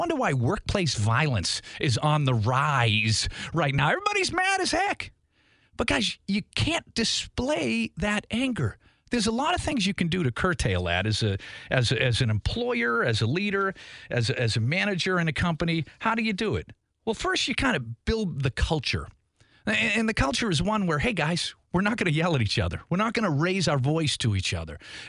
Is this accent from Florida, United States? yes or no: no; Boston, Massachusetts, United States; because I, you know, I'm from Boston